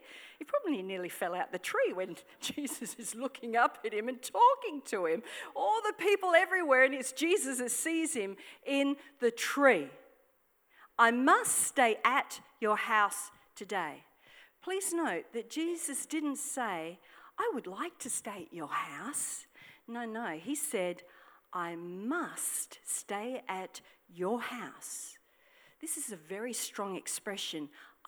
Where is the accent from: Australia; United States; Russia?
Australia; That's when I'm really glad I'm an Australian, because I can say stuff like